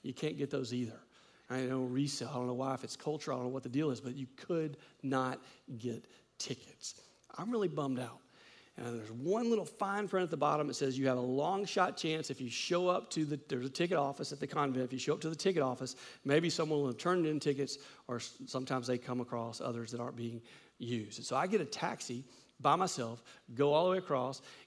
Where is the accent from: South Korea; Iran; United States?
United States; But I'm American.